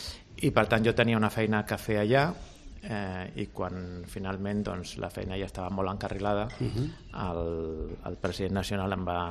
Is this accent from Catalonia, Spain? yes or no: yes; Barcelona, Catalonia, Spain; a la ciutat de Barcelona, que és el meu poble